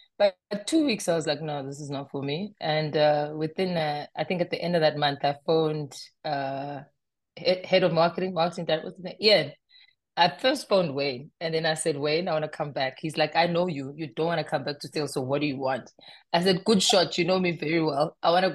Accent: Eastern Cape, South Africa; now in Johannesburg, South Africa; rural Eastern Cape and now I'm in Joburg.

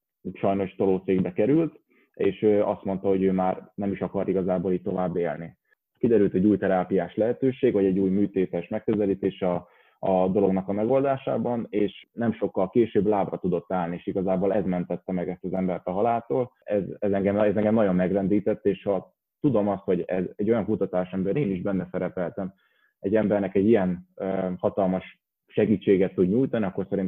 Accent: Gyula, Békés, Hungary; now in Budapest, Hungary; mert én alapvetően Békés megyei vagyok, egy gyulai

